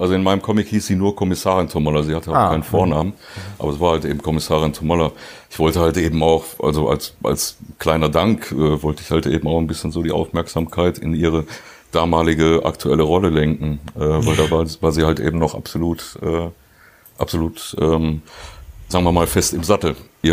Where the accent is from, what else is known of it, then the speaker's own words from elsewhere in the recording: Duisburg, North Rhine-Westphalia, Germany; born there; Ich bin ja gebürtiger Duisburger.